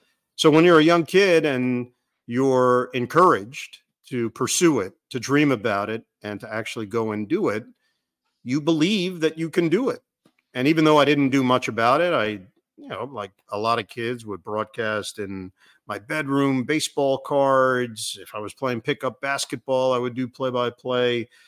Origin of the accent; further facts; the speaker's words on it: New York, United States; Locally growing up in New York, Marv was doing the Knicks.